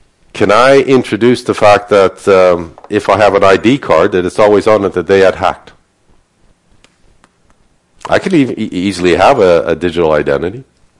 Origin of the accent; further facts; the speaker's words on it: Canada; since I'm Canadian, I'm not really American.